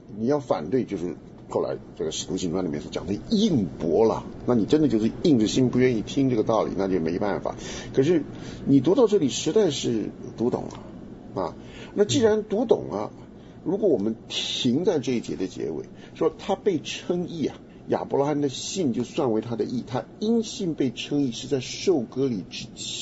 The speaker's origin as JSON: {"language": "Chinese", "country": "Taiwan", "said": "我从台湾来就对这个话非常敏感了"}